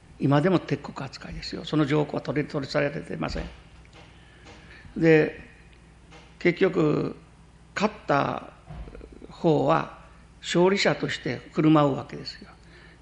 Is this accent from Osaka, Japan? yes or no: yes; Osaka, Japan; 私は幼い頃はね大阪で過ごしてたんですけど、大阪で過ごしていて見た感じはね、